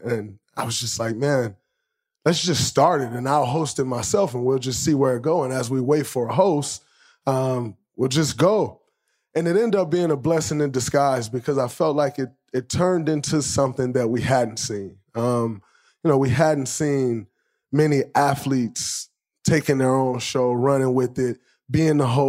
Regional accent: Michigan, United States; Because for me, growing up in Michigan, we all see Oklahoma

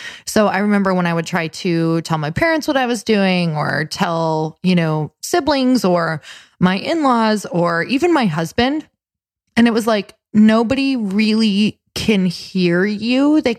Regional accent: Midwest, United States; I am from the Midwest, but I am gonna look like I live here.

